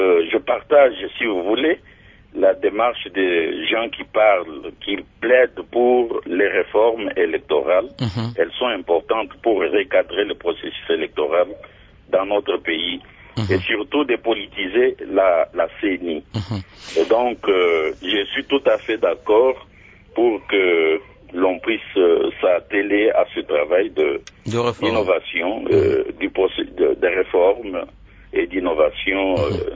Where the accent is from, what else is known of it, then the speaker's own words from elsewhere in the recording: DR Congo; chez nous au Congo